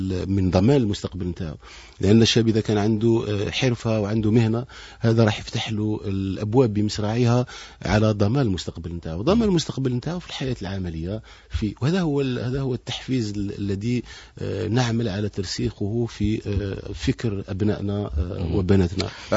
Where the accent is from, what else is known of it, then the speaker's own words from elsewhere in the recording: Algeria; وفي قلب أي تحدي يجب علينا أن نرفعه كجزائريين